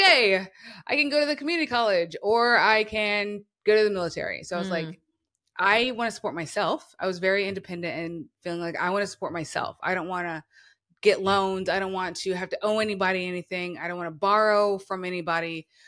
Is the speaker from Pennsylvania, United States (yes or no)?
no; Marietta, Georgia, United States; was Marietta, Georgia. Okay. And so I knew that when I lived there, that this was not it.